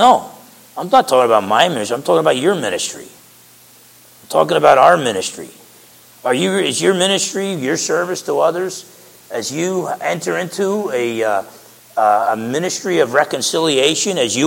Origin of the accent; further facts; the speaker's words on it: United States; I'm an American, man. I'm a spoiled brat.